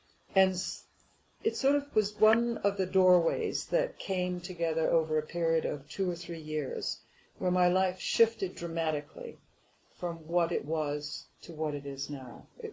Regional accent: Wales, United Kingdom; I grew up in Wales, and I was a country girl with this wonderful life with four sisters

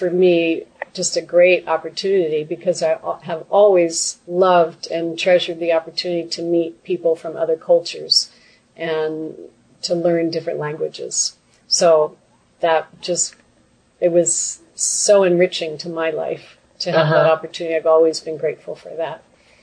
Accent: United States; now in Canada; Well, I started living in Canada in the 1970s after growing up in the States.

